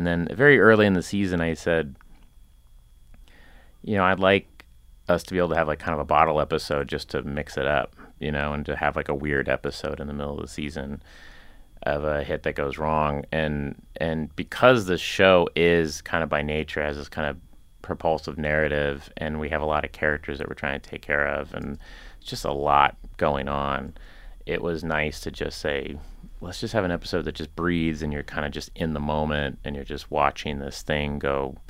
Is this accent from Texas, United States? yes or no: no; Oklahoma, United States; I grew up in Oklahoma, and we, you know, there was like a thing called a turkey shoot